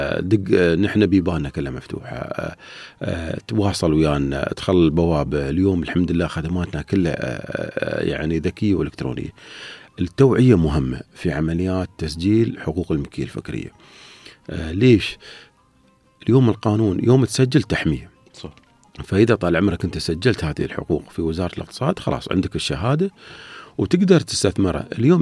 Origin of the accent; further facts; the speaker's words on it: United Arab Emirates; عندنا نحن منتجات إماراتية